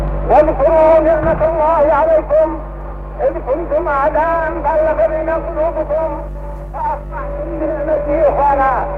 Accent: Yemen; إننا كيمنيين نشعر بأن الوحدة اليمنية هي الطريق الصحيح لنا كيمنيين نحو الوحدة العربية

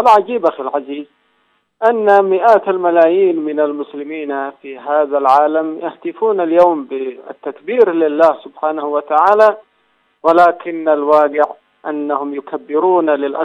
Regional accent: Yemen; لكننا نحن كيمنيين بفضل الله سبحانه وتعالى

